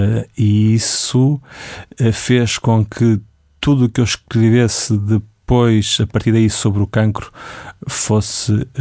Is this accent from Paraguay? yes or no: no; Espinho, Norte, Portugal; Espinho, com muito orgulho.